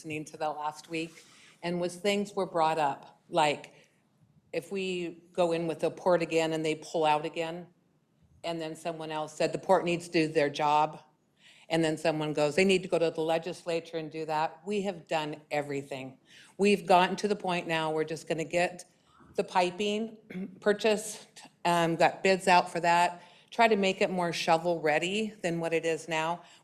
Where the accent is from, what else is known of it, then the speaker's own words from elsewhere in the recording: Othello, Washington, United States; born there; And I love this town. I was born in Othello Hospital. I love it so much.